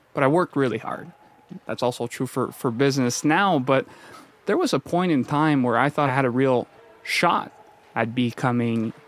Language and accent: English; Sherbrooke, Quebec, Canada; born there; So I was born in Sherbrooke, Quebec, about an hour and a half outside Montreal. Very French, quiet, good people kind of city.